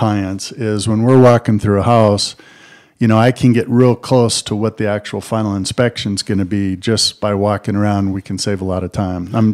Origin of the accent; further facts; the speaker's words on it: Cincinnati, Ohio, United States; I'm originally from Cincinnati, Ohio.